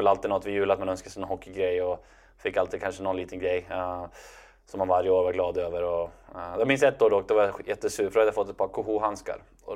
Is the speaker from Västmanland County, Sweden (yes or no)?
yes; Västerås, Västmanland County, Sweden; det var skönt att få spela så länge som möjligt hemma i Västerås och ha tryggheten liksom och alla nära och kära och vänner